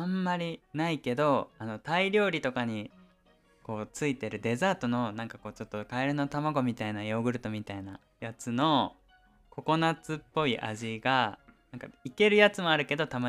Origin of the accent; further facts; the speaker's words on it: Oita, Japan; 私は大分です。